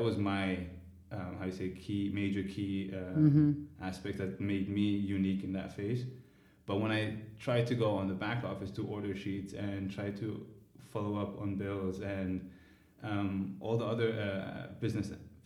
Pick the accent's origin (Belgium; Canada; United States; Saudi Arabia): Saudi Arabia; Growing up in Saudi Arabia was, for me at that age, I just focused in school and everything a child needs to do.